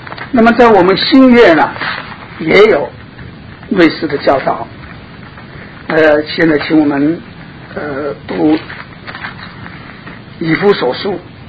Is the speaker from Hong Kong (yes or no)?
yes; Hong Kong; 因为我从香港来，这个香港啊有很多的做法